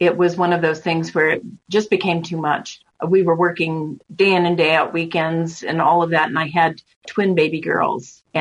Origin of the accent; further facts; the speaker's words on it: Albuquerque, New Mexico, United States; also born or lived in Santa Fe / Las Cruces; So I was born in Santa Fe, raised in Albuquerque. I had restaurants in Las Cruces for 20 years